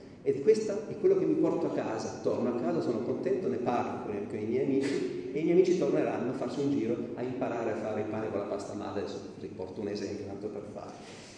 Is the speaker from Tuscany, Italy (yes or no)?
no; Mombello, Piedmont, Italy; dove veniamo noi di Mombello, che sono 400 abitanti